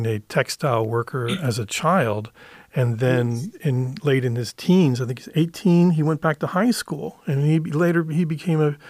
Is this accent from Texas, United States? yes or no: yes; Texas, United States; I grew up in South Texas, and the way I talk on the radio is not the way I spoke when as a child